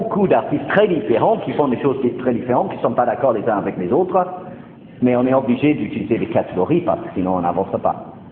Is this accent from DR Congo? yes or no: no; England, United Kingdom; French is a second language; now in France; en tant qu'Anglais en France